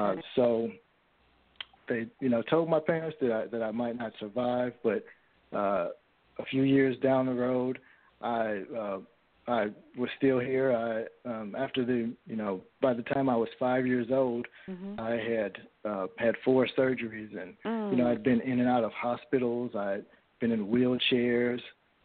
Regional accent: St. Louis, Missouri, United States; I started out, I was born in St. Louis, Missouri. I'm born and raised in St. Louis, in a city, university city right outside of St. Louis.

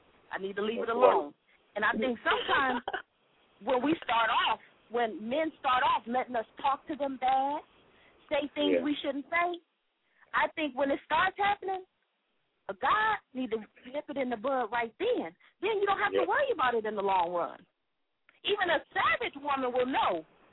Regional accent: Michigan, United States; from Michigan.

